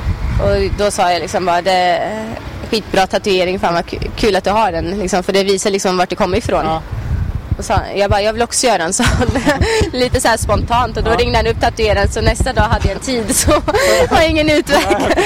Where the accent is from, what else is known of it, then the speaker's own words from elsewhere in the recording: Kosovo; now in Sweden; jag vet ju att jag är från Kosovo.